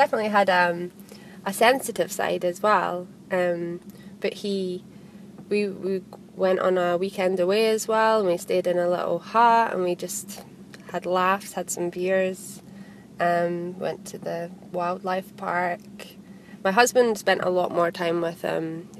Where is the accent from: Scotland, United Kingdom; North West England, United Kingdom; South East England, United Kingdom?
Scotland, United Kingdom; Fife; I'm from Fife.